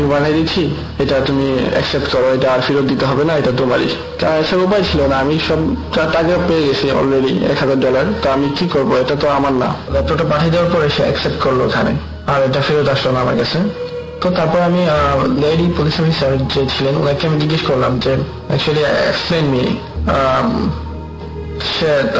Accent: Brahmanbaria, Chittagong Division, Bangladesh; now in United States; আমি এখানে এটা স্টেট ইউনিভার্সিটিতে পড়াশোনা করতেছি, আমার গ্রামের বাড়ি ব্রাহ্মণবাড়িয়াতে।

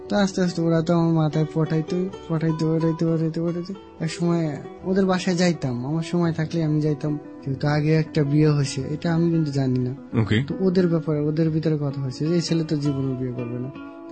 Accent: Dhaka Division, Bangladesh; born there; রাজবাড়ী জেলার।

